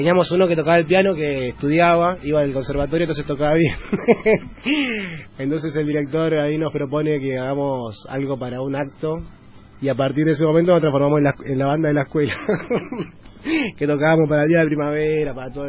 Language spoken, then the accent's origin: Spanish; Wilde, Buenos Aires Province, Argentina; tal vez en una radio de mi pueblo, como me gusta decirle a mí, en Wilde